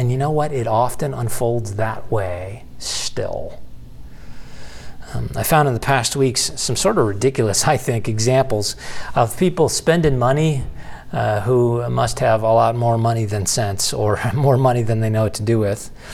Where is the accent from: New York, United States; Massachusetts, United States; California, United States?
New York, United States; Buffalo; Josh Allen is the quarterback for my hometown team, the Buffalo Bills, and so that's why I came across this.